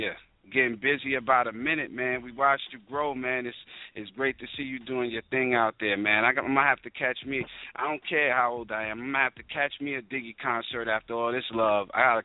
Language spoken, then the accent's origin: English; Hempstead, New York, United States; But I'm also from Hempstead, Long Island, man. So you know … meant a lot to us growing up